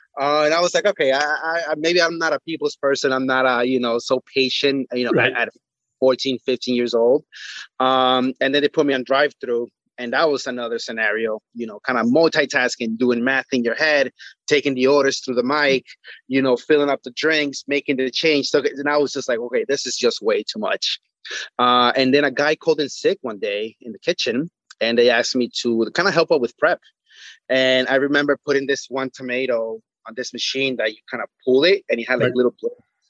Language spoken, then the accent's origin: English; Costa Rica; traditionally, back in Costa Rica. My family would gather around every Sunday.